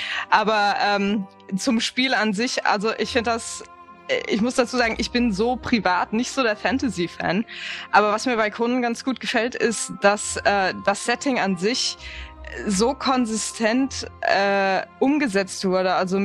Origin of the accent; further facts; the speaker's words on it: Mainz, Rhineland-Palatinate, Germany; Ursprünglich bin ich aus Mainz, bin also ein echtes Mainzer-Mädchen.